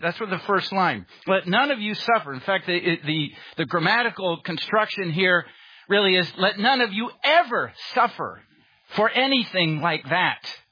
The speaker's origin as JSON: {"language": "English", "town": "Chicago", "region": "Illinois", "country": "United States"}